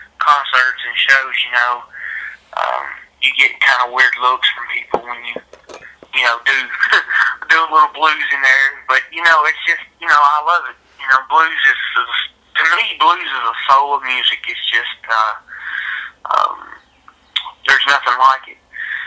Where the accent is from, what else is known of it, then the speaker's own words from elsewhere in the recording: Scottsville, Kentucky, United States; Kent and Darren's from my hometown here in Scottsville. So that was really cool. Mid-South was a big thing in Scottsville, Kentucky.